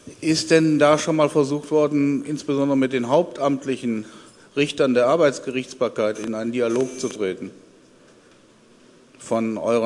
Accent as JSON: {"language": "German", "region": "North Rhine-Westphalia", "country": "Germany", "said": "ich bin aus Nordrhein-Westfalen"}